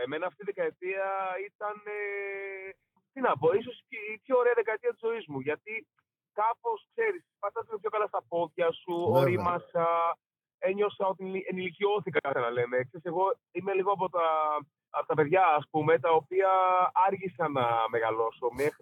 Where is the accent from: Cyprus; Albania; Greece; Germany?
Greece; Thessaloniki, Central Macedonia; now in Athens, Greece; Γιατί εγώ είμαι Θεσσαλονικιός που ζω στην Αθήνα τα τελευταία, ξέρω, 15-20 χρόνια